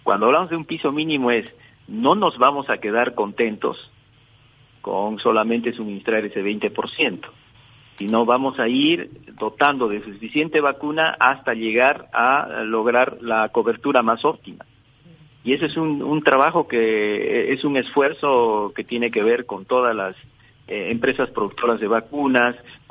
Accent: Peru; Soy peruano.

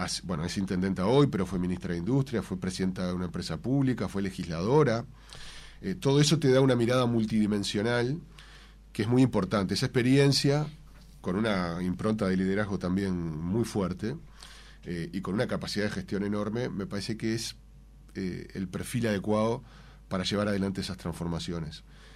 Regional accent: Uruguay; muy tranquilo como uruguayo

